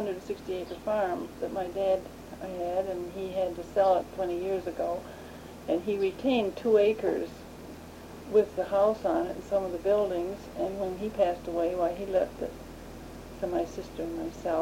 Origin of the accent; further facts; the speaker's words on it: Owosso, Michigan, United States; born there; I was born in Owosso. My older sister and myself were born in Owosso, and my father worked for the was a civil engineer with the Ann Arbor Railroad